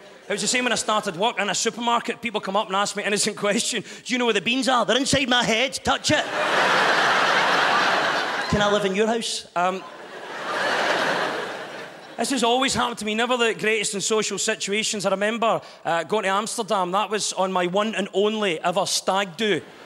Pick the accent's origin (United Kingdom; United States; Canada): United Kingdom; Glasgow, Scotland; I love being from here. I'm from Glasgow. … That's no easy. I just bullied myself. It saved time. I grew up in the high-rise flats.